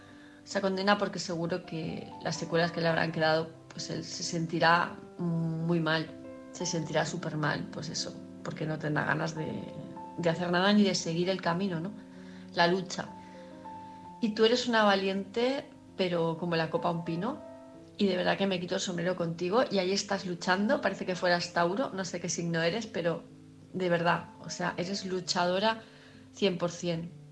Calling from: Palma, Balearic Islands, Spain; de Palma de Mallorca

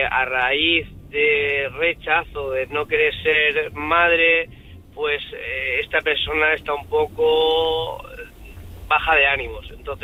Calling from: Alicante, Valencian Community, Spain; de Alicante.

